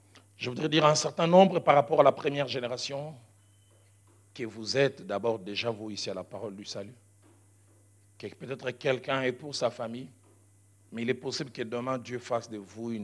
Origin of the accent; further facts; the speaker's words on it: Kinshasa, DR Congo; Je les voyais venir chez nous à Bandal.